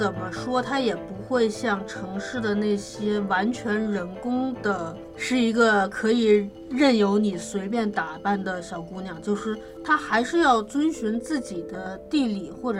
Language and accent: Chinese; Haidian, Beijing, China; 我自己是海淀人，从海淀两个字其实大家能够感受它应该是水比较多的地方，有海，海子的海，白洋淀的淀。我原来是在学院路长大的